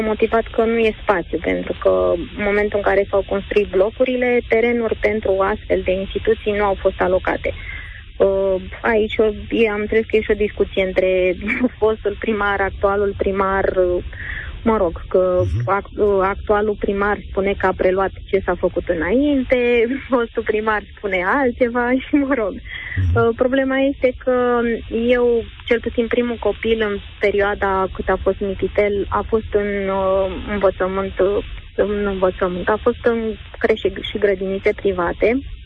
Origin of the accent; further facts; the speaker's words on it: Brașov, Brașov County, Romania; Eu vă sunt din Brașov, care este un oraș care s-a mărit foarte mult în ultimii ani, s-a construit enorm de mult.